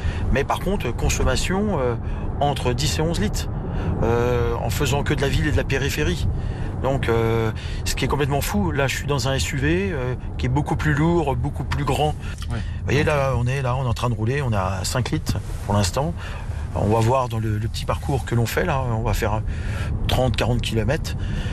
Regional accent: Le Mans, Pays de la Loire, France; born there; Je suis né au Mans. Et je suis né juste à côté du virage du Tertre Rouge

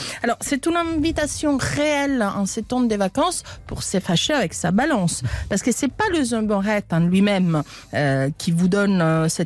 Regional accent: Italy; French is a second language; now in Dijon, France; Alors vous savez, je suis italienne, les Italiens sont superstitieux

